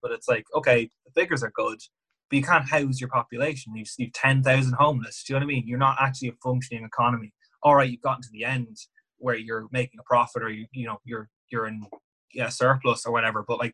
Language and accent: English; Navan, Leinster, Ireland; also born or lived in Dublin; I'm not from Dublin. I'm from Navan, if you know what I mean. So I lived up for college, and I had to change flats every year